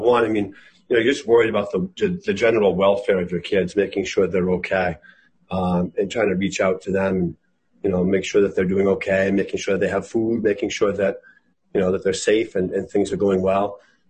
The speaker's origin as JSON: {"language": "English", "town": "Farmington", "region": "Maine", "country": "United States", "tie": "born or raised there", "said": "I grew up in Farmington."}